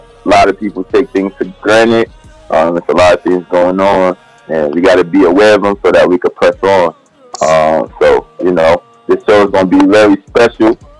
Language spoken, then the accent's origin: English; North Carolina, United States; Well, first off, I'm from North Carolina. I'm 28.